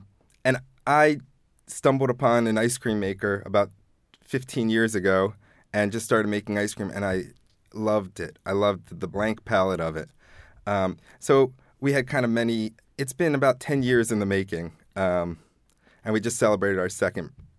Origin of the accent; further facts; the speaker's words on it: Baltimore, Maryland, United States; We grew up in Baltimore. She grew up in Columbia, but we both spent a lot of time in Baltimore.